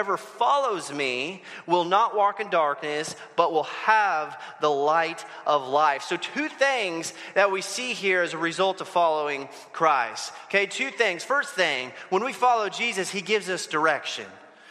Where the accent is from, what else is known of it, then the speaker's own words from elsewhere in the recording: California, United States; also born or lived in West Coast; I grew up on the West Coast. I moved here from California. We don't got sunsets like that where we used to live.